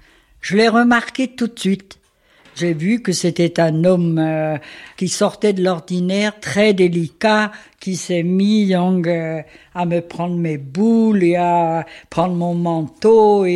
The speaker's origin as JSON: {"language": "French", "town": "Scrignac", "region": "Brittany", "country": "France", "said": "c'est de là après que j'ai voulu venir tenir mon propre commerce à Scrignac. Je suis revenue dans mon pays d'origine"}